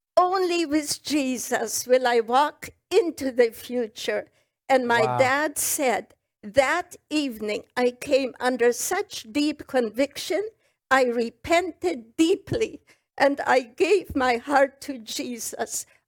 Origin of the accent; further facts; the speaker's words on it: Poland; born there; English is a second language; I was born in Poland, and my parents were farmers.